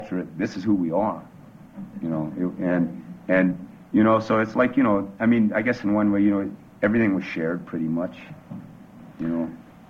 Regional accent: Omaha, Nebraska, United States; born there; also born or lived in Santee reservation, Nebraska; Well, I was born in 1946 in Omaha, Nebraska. And my tribe is Santee, Dakota, Sioux. And my reservation is Santee, and it's up in northeastern Nebraska.

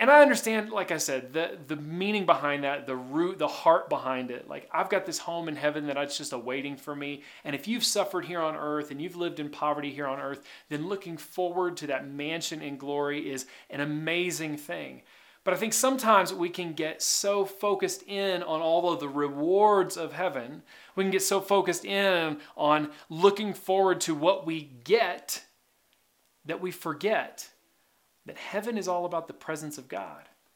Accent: Kentucky, United States; also born or lived in Tennessee; Now, when I was growing up in Southern Kentucky, Northern Tennessee, we loved bluegrass and Southern gospel

